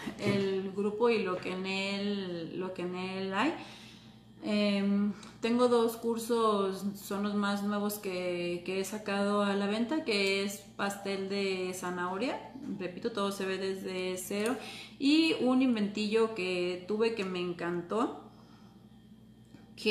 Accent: Argentina; Yo soy de Argentina y aquí les decimos tortas.

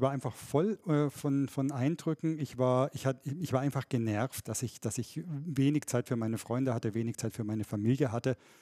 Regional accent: Ludwigsstadt, Bavaria, Germany; schon als kleiner Kerl in Ludwigstadt, wo ich herkomme, das ist ganz oben in Oberfranken, thüringische Grenze, da hat … schon mal Fernweh gehabt

